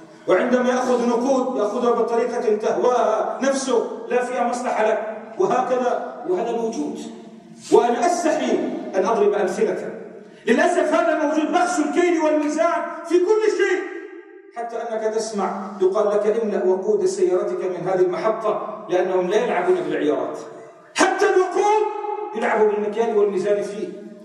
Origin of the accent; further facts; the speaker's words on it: Lebanon; والخبراء عندنا في لبنان يقولون